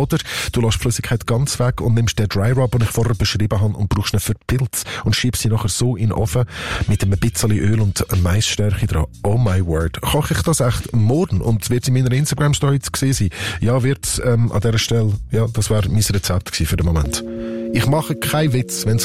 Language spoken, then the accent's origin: German; Lucerne, Switzerland; Ich bin Luzerner, bei uns sind